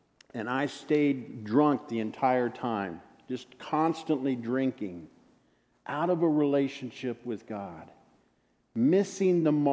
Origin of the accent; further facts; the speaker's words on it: Manhattan, Kansas, United States; it was never in the mindset of … years ago growing up in Manhattan, Kansas